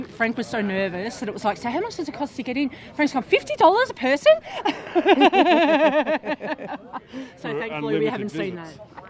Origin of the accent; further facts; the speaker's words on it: Carlton, Victoria, Australia; I grew up in Carlton and single parent, no car